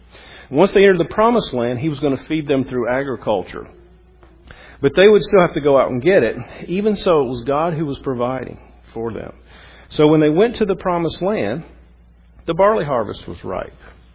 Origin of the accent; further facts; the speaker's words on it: the South, United States; we're from the South, most of us anyway. I can think back on my childhood growing up